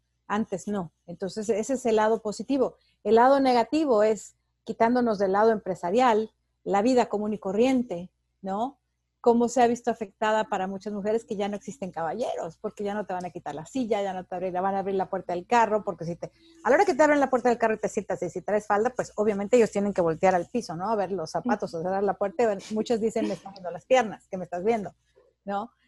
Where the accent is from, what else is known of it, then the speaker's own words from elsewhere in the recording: Mexico; Yo que soy mexicana, en México